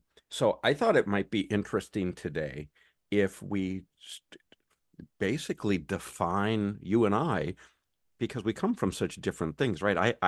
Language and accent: English; United States; right, we grew up with here in the United States, the cereal Lucky Charms.